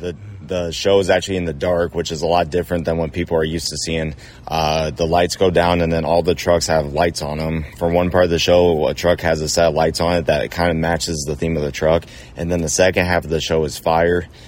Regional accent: Indiana, United States; now in Missouri, United States; I'm from Indiana, but Bigfoot's out of Missouri, so that is where I live now.

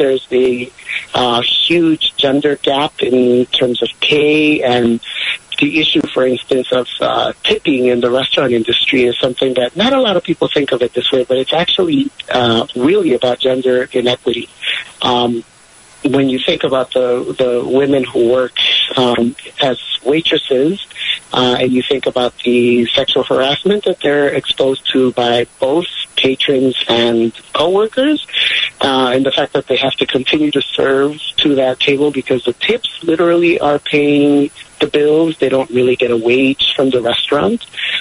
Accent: Guatemala; moved away; But I'm Latino. I'm an immigrant from Guatemala, and I came here in the 80s with my family

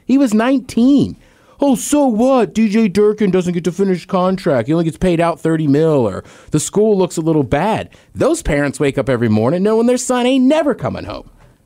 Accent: College Park, Maryland, United States; Again, like, I grew up in College Park.

